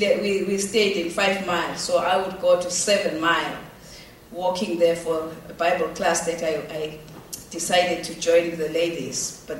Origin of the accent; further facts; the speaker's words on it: Ingwavuma, KwaZulu-Natal, South Africa; now in Detroit, United States; I was coming from Ingovuma, a small village. I had never been even to, in our cities in South Africa, like Durban, Johannesburg.